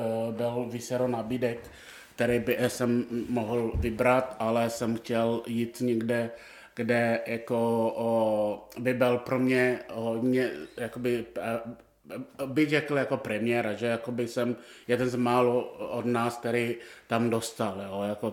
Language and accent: Czech; Togo; now in Czech Republic; jsem z Toga a tam je v průměru kolem 30 stupňů.